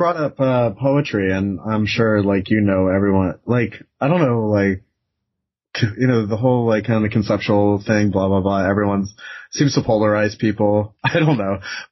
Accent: Florida, United States; I was born and raised right outside of Orlando

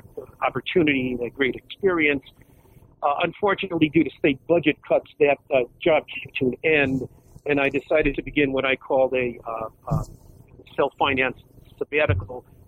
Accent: Connecticut, United States; now in Rochester, United States; I'm originally from Connecticut, but I now live in Rochester, New York.

